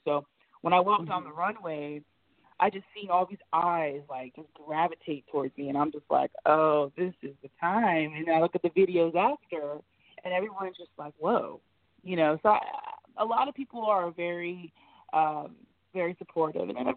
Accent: Ohio, United States; because I'm from Ohio, so you know LeBron's from Ohio.

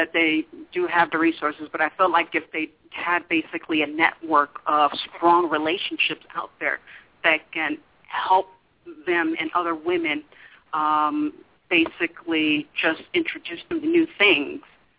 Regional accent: California, United States; I'm from California.

